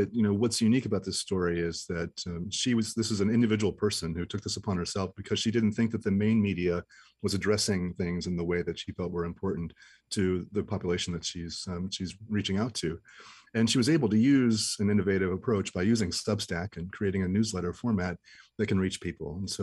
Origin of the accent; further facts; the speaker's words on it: Youngstown, Ohio, United States; A couple of years ago, the newspaper near my hometown, the newspaper I grew up with, the Youngstown Vindicator, went out of business after 150 years.